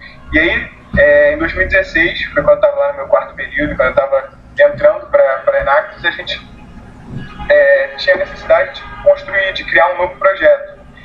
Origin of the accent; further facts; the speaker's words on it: Rio de Janeiro, Brazil; eu sou daqui do Rio, sou carioca